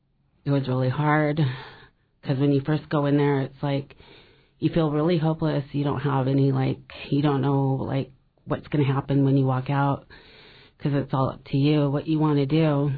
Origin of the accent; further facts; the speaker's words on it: Hoonah, Alaska, United States; now in Juneau, United States; We're from Hoonah.